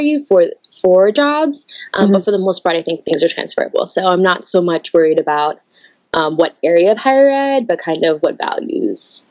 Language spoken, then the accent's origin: English; New Jersey, United States; when I tell people I'm from New Jersey, they go, "Oh